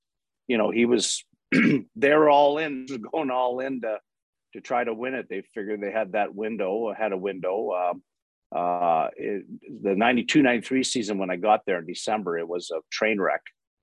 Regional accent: Montreal, Quebec, Canada; You know, growing up in the Montreal corridor, you couldn't help be a Canadiens fan.

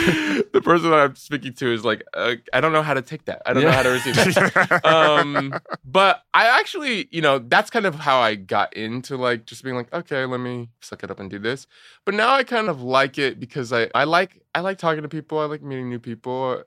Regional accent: California, United States; I grew up in Orange County, California.

